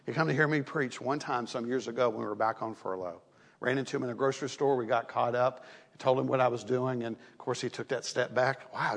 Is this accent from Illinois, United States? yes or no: no; Florida, United States; You know, I grew up in Florida. We played ball.